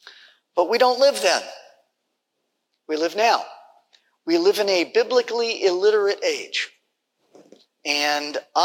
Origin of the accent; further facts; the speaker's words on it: California, United States; now in Washington, United States; I'm from California, but I moved up to Washington State.